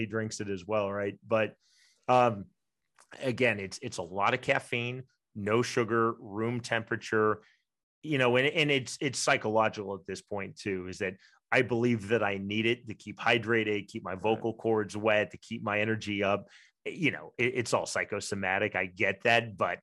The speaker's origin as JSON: {"language": "English", "town": "Shawnee", "region": "Kansas", "country": "United States", "tie": "born or raised there", "said": "I'm from Shawnee, Kansas, a little suburb of Kansas City. I was raised by a single mom who's a public school art teacher."}